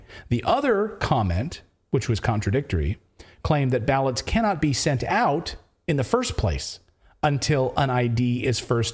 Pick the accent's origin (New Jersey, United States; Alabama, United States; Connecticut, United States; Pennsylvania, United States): Pennsylvania, United States; And by the way, I'm from Pennsylvania.